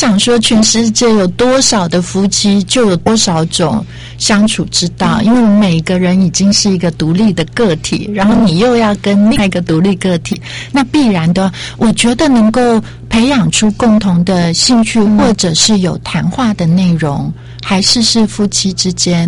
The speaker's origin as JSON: {"language": "Chinese", "region": "Penghu County", "country": "Taiwan", "said": "因为我是澎湖人，所以我家里比较有一些有趣的乡野的这种事"}